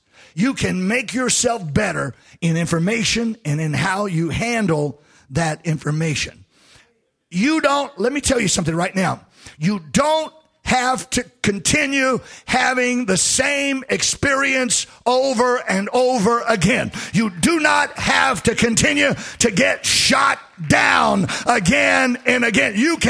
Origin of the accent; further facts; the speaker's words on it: the South, United States; I'm a Southerner. I was born down here. Every now and then I'll probably have something bubble up that is unique to the South and to men from the South. But I can't do anything about that. It's just where I'm from. I was raised out in the country.